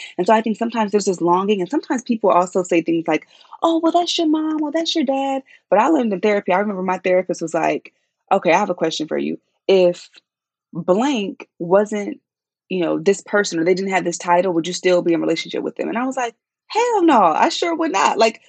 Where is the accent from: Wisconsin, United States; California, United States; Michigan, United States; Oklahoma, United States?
California, United States; San Diego; So y'all, growing up in San Diego, right? It's funny. I remember making phone calls back home, talking to my cousins, my grandparents